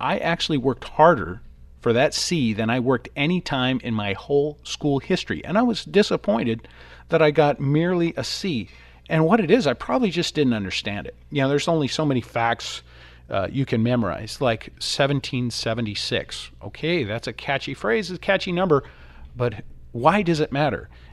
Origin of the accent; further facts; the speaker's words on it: United States; my responsibility to do as an American